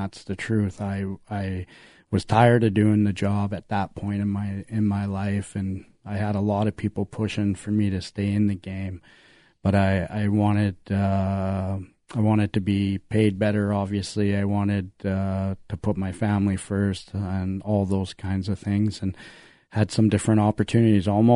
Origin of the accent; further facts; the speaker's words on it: Kamloops, British Columbia, Canada; Kamloops people are special. And that's why, you know, we're not moving from Kamloops. We're Kamloopsians.